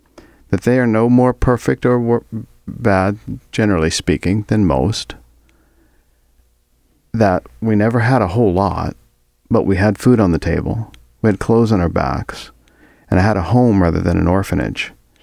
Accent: Kansas City, United States; I mean, growing up in Kansas City, the N-word was thrown around lots.

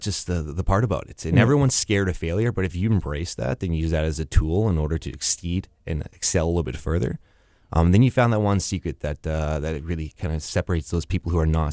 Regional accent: Winnipeg, Manitoba, Canada; moved away; So myself, you're born and raised in Winnipeg, having left, been part of the innovation scene, trying different things

